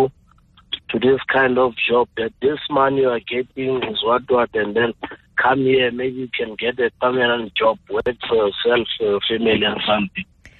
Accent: Mpumalanga, South Africa; I'm from …. I'm coming from Mpumalanga.

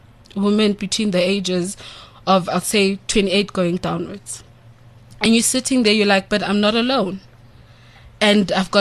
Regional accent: Orange Farm, Gauteng, South Africa; Because I'm from Orange Farm.

